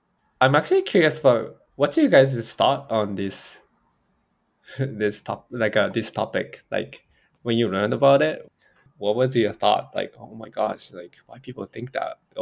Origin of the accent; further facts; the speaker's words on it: Japan; English is a second language; So I'm from Japan